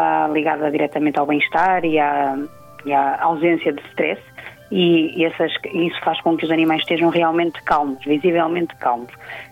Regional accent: Melgaço, Viana do Castelo, Portugal; eu sou natural de Melgaço, eu e o meu marido, por isso, sem dúvida, o regressar a casa para nós era importante

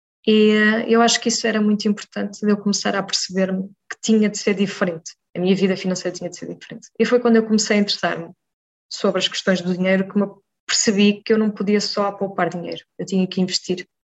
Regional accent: Viseu, Centro, Portugal; moved away as an adult; quando fui de uma vila pequena, porque eu sou de Viseu, não é de Beira, ter saído sozinha para um ambiente académico

